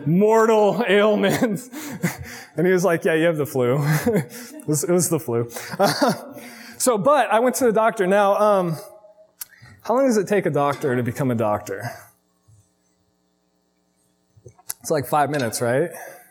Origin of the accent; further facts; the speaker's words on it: Arizona, United States; I mean, I grew up in Arizona, but I've never had anything like this, right?